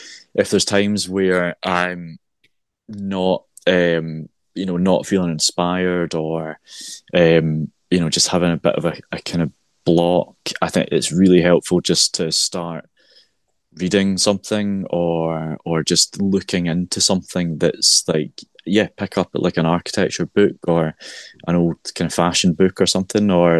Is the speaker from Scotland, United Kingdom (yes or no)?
yes; Glasgow, Scotland, United Kingdom; so I was born and bred in Glasgow, worked in Glasgow. And I moved to Ayr, which is on the southwest coast of Scotland.